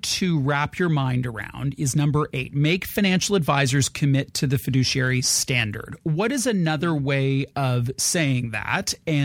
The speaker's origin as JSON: {"language": "English", "country": "Canada", "said": "It's interesting, as a Canadian and working on a Canadian show"}